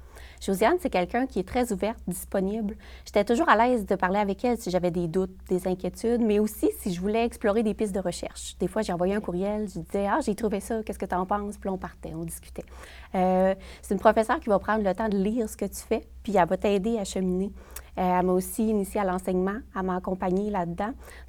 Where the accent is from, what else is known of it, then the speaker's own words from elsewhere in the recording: Quebec City, Quebec, Canada; Moi, je suis native de Québec.